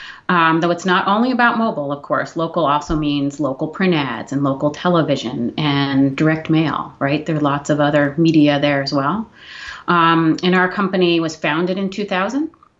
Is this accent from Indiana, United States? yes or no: no; New York, United States; after grad school, I moved back to my home state of New York. I'm a proud New Yorker, lives in New York City today.